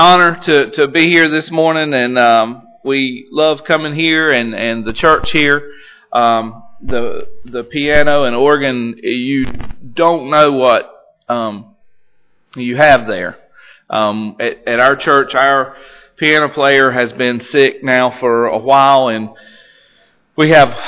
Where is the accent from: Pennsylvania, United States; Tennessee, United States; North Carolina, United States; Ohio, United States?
North Carolina, United States; I know I'm from North Carolina, and so any of you want to throw anything at me, go ahead now and get it over with.